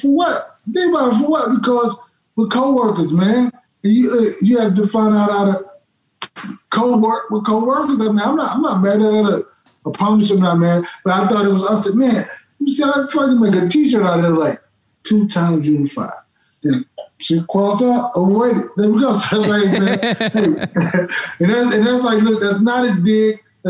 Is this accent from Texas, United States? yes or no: yes; Dallas, Texas, United States; You know, I grew up, I'm from Dallas